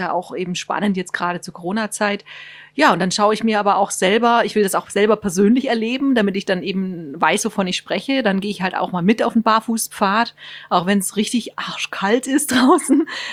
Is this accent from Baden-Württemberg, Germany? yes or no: yes; Baden-Württemberg, Germany; Ich komme zwar aus Baden-Württemberg, aber ich bin erst, ich bin noch nach Hans-Jörg hierher gekommen. Also ich bin noch neuer hier, kann man sagen.